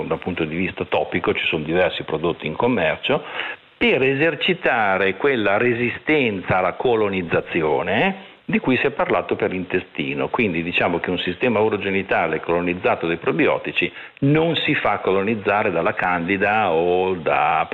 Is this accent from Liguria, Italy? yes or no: yes; Genoa, Liguria, Italy; e sempre da genovese